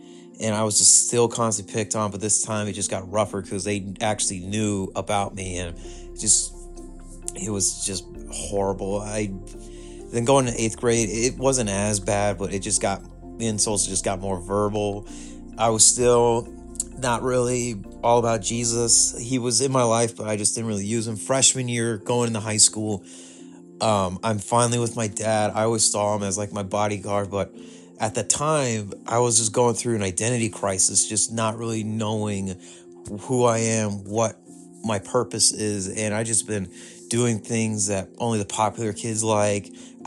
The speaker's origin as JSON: {"language": "English", "town": "Tulsa", "region": "Oklahoma", "country": "United States", "tie": "born or raised there", "lives_now": "Edmond, United States", "said": "So I grew up in Tulsa, Oklahoma. My dad was a high school football coach for Union High School."}